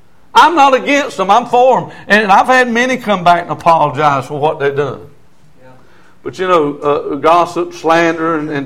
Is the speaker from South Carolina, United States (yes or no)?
yes; South Carolina, United States; I'm from South Carolina. I got to say this.